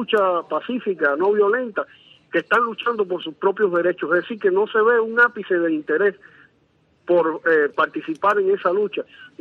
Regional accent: Cuba; moved away; como cubano que vive aquí

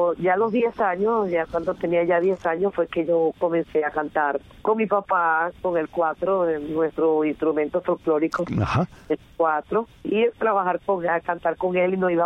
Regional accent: Venezuela; born there; yo nací en Venezuela, cuando mi país era hermoso y libre.

